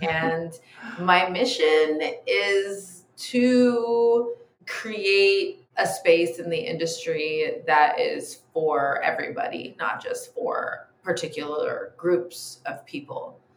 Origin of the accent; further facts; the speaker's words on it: Los Angeles, California, United States; now in New York, United States; well, I'm originally in Los Angeles, but right now I am in Soho, New York.